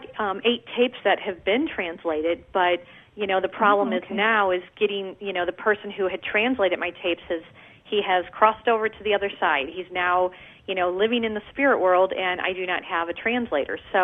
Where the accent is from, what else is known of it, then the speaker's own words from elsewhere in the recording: Midwest, United States; I'm from the Midwest, so I've never been to South America.